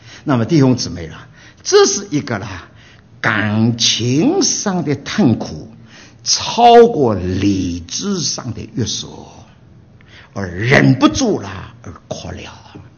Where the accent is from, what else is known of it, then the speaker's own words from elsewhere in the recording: China; 那饼张给谁，美国人不懂，我们中国人懂的。